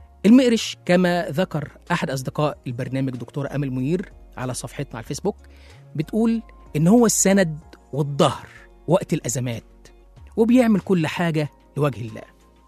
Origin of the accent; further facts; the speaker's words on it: Egypt; عموما احنا كمصريين عرفنا ناخد طرنا